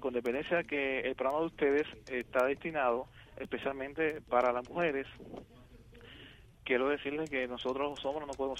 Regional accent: Sagua de Tánamo, Holguín, Cuba; Yo soy del municipio Sagua de Tánamo, provincia de Holguín.

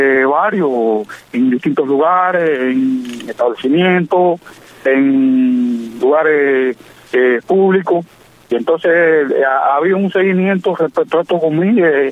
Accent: Cuba; como cubano que soy

